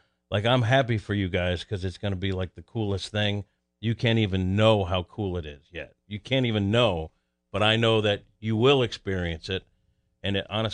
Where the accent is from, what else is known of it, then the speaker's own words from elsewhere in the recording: East Coast, United States; talk on the East Coast where I grew up there.